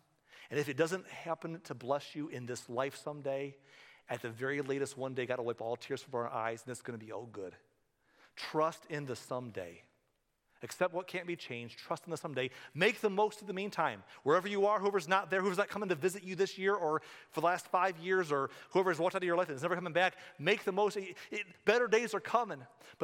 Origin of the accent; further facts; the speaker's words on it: Michigan, United States; I love this area, but I grew up in Michigan, where we had snow all winter.